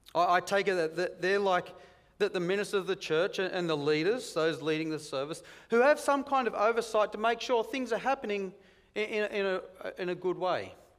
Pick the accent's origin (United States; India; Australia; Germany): Australia; Roxby Downs, South Australia; Whenever I tell people I'm from Roxby Downs, the response I normally get is, wow, must be hot.